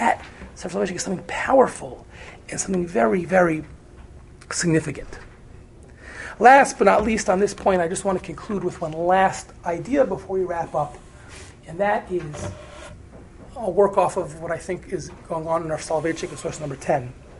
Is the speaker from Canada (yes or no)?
no; Cincinnati, Ohio, United States; my parents, I grew up in Cincinnati, Ohio, they wanted to come to New York for Shabbos.